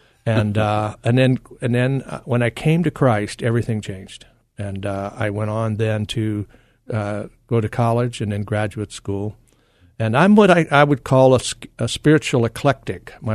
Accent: Kentucky, United States; I grew up in Kentucky, which is paradise, you know.

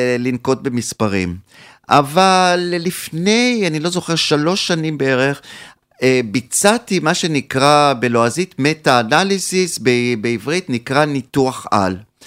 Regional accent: Southern District, Israel; אני בן קיבוץ נגבה, וכשהייתי ילד

